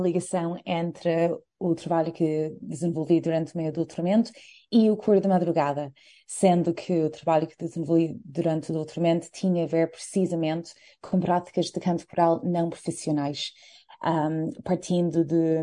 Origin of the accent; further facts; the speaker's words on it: Ireland; Portuguese is a second language; moved away as an adult; now in Portugal; Eu sou de Irlanda. Sim, da República da Irlanda.